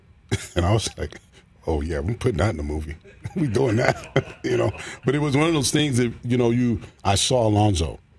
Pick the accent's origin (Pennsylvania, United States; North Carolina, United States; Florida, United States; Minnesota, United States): Pennsylvania, United States; Pittsburgh; Pittsburgh, PA, yeah.